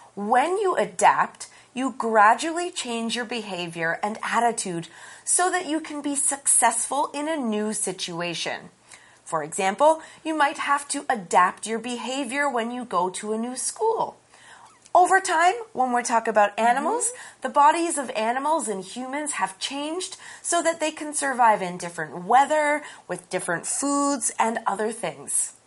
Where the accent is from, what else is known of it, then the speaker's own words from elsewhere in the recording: Canada; As I'm from Canada, I have had the opportunity to see lots of wild animals in person.